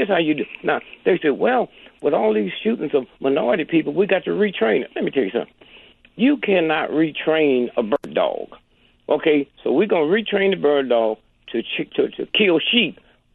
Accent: St. Louis, Missouri, United States; When I was a little boy, growing up in St. Louis, rigidly segregated, I never saw white folks.

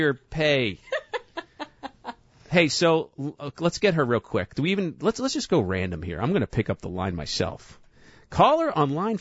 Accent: New York, United States; accent: New York; I can't say his name right because of my New York accent

